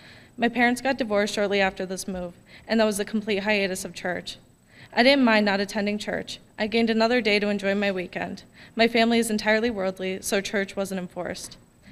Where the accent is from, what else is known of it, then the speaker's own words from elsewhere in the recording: Forest City, Pennsylvania, United States; I'm 18 years old, and I'm from Forest City, Pennsylvania. I'm the middle child of six.